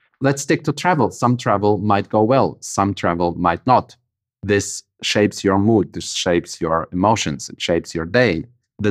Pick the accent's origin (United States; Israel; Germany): Germany; Hanover, Lower Saxony; a dear friend of mine from my hometown of Hanover, who owns one of my favorite, let's say, brasseries, cafes of the town.